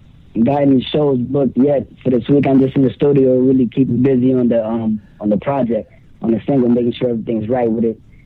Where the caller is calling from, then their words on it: Boston, Massachusetts, United States; I'm calling from Boston.